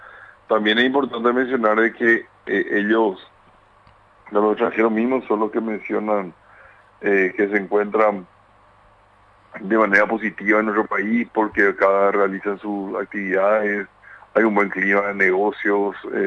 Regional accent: Paraguay; la hospitalidad que nos caracteriza a nosotros por nuestra forma de ser como paraguayos.

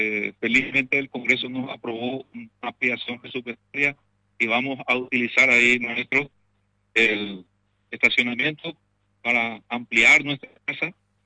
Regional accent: Pilar, Ñeembucú, Paraguay; moved away as an adult; yo soy de Pilar. Yo vine a estudiar periodismo para ser locutor de ZP12 y lamentablemente me quedé por acá

